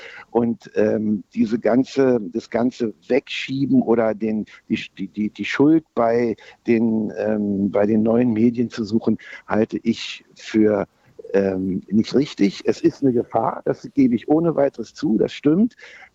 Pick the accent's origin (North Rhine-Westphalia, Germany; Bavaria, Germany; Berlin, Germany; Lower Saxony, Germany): Berlin, Germany; Ich bin da am Schlesischen Tor groß geworden und das prägt einen für sein Leben.